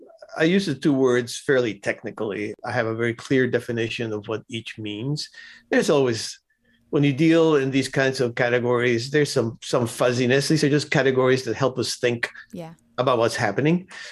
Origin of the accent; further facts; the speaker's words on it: Cuba; I'm not a revolutionary. I come from Cuba. So that's the last thing I want is revolution.